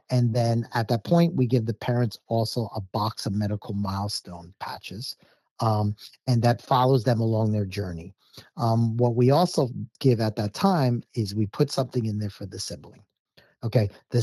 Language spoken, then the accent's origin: English; New York, United States; I grew up in New York. She was living in California.